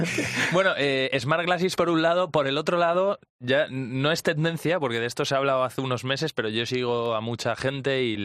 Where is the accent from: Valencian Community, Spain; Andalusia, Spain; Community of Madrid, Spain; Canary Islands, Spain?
Valencian Community, Spain; yo soy valenciano